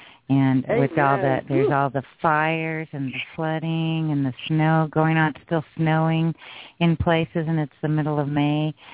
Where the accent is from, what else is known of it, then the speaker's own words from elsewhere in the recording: Roswell, New Mexico, United States; I did. I grew up in Roswell.